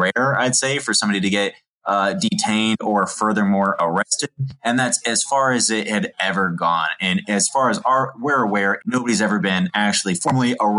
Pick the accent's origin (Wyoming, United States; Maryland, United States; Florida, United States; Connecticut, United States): Florida, United States; Like, I'm from Florida.